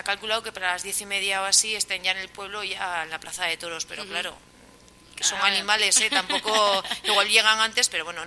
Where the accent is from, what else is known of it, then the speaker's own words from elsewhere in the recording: Valencian Community, Spain; eso yo creo que todos los que somos de la Ribera Alta